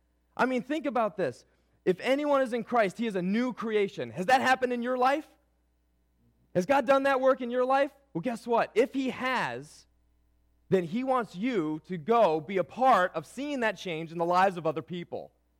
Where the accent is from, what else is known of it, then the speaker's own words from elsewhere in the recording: Cleveland, Ohio, United States; I grew up in Cleveland, Ohio, which means that we don't have a football team to cheer for